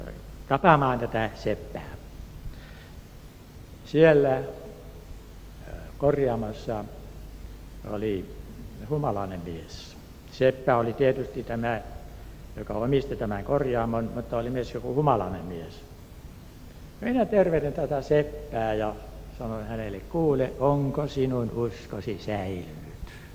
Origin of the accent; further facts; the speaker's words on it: Turku, Southwest Finland, Finland; Minä olen Turusta.